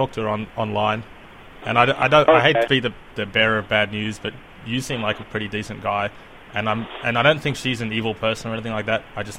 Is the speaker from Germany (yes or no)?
no; Australia; Dude, I'm Australian. I don't live in America.